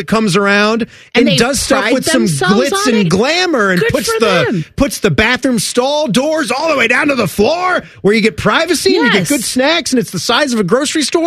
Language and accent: English; Florida, United States; I'm aware in my home state of Florida, the Buc-ee's location in Daytona Beach has been attracting more visitors